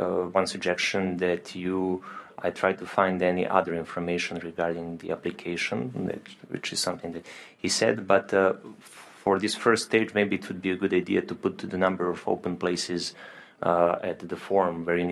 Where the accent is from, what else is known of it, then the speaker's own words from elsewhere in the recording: Serbia; English is a second language; I'm from Serbia.